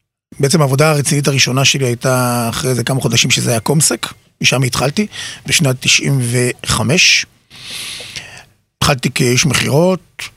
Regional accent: Petah Tikva, Central District, Israel; אני בן 45, נשוי, פלוס 4, גדלתי בפתח תקווה, בשכונת קריית מטלון, לאחר מכן עברתי לכפר גנים בפתח תקווה, כל שנותיי וחיי היו בפתח תקווה, מלבד הפסקה קטנה שגרנו באורנית שנתיים

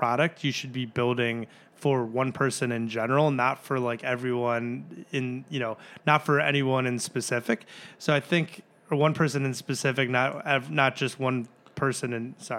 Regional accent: Chicago, Illinois, United States; In my case, I grew up in Chicago. I'm a huge Chicago Blackhawks fan.

